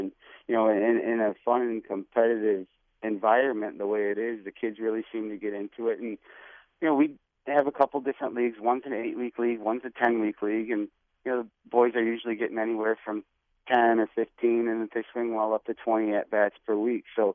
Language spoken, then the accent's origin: English; Midland, Michigan, United States; Dan Killian is a guy that I grew up with in Midland.